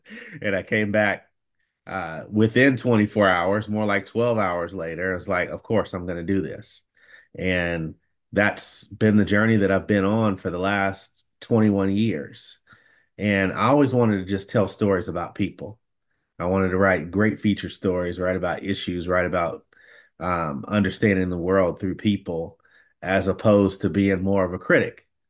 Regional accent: Paducah, Kentucky, United States; There was a writer from the New York Times from my hometown of Paducah, Kentucky, named Thomas George, came back and he spoke to our high school.

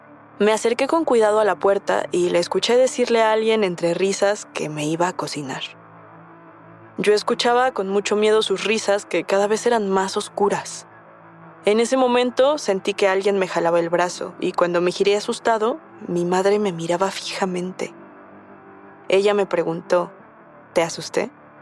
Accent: Chihuahua, Mexico; Nosotros somos de Chihuahua. Desde que yo era niño, me acuerdo que mi mamá no me quería.

